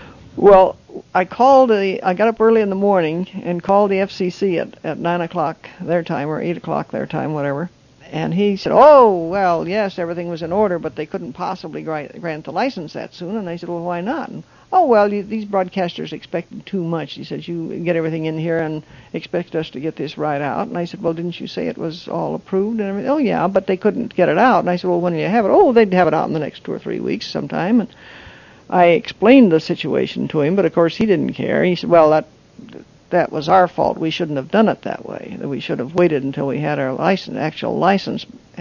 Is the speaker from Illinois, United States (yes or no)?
no; Chelan, Washington, United States; because I grew up in Chelan